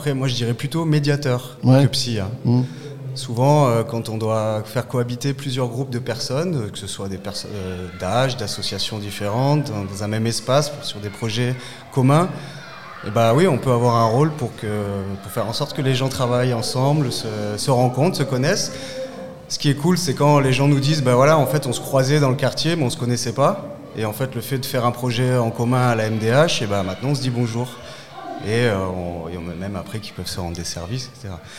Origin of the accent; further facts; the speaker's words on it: Saint-Martin-d'Hères, Auvergne-Rhône-Alpes, France; Et puis moi, je suis de Saint-Martin-d'Air, donc je suis revenu aussi.